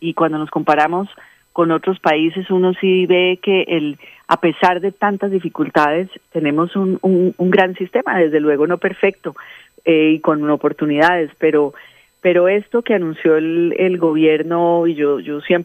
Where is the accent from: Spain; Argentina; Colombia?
Colombia; uno como colombiano sí reconoce